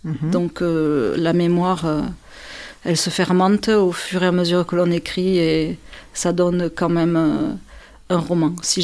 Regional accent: Occitanie, France; on va dire que mon enfance dans l'Aveyron, et chez mes grands-parents notamment, c'est un peu ma source d'écriture

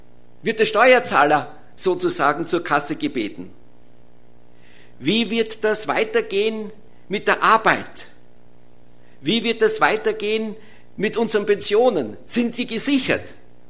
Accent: Austria; wenn wir als EU und als Österreicher auch diesen Menschen

